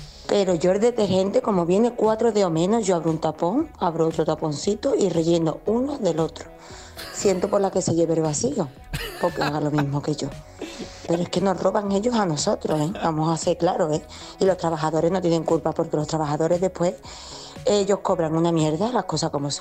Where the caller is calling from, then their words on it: Seville, Andalusia, Spain; de Sevilla.